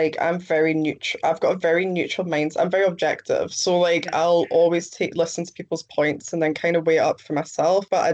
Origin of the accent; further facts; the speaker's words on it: United Kingdom; I'm just me, you know, I'm British.